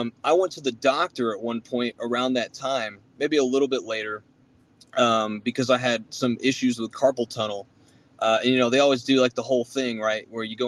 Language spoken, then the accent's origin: English; Phoenix, Arizona, United States; well, I grew up in the big city too, right? I grew up in Phoenix.